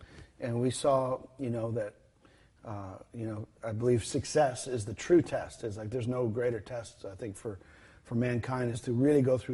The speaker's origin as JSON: {"language": "English", "region": "Ontario", "country": "Canada", "tie": "born or raised there", "said": "And in Ontario, Canada's where I grew up, and great Christian family"}